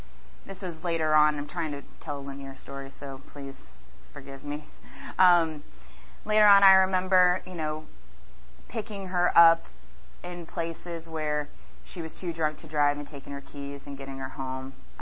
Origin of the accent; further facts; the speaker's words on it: Tulsa, Oklahoma, United States; born there; moved away; I was born in Tulsa, Oklahoma. I'm the oldest of three. I have a younger brother and a younger sister. We moved here in 1997. My dad's job transferred us out here. I have some memories in Oklahoma.